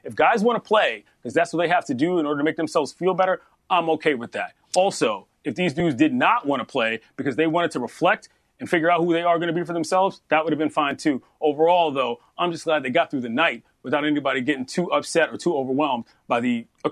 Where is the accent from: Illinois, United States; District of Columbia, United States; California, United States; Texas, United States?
District of Columbia, United States; Washington; Never mind the capital of the United States of America, most powerful city in the world, my hometown.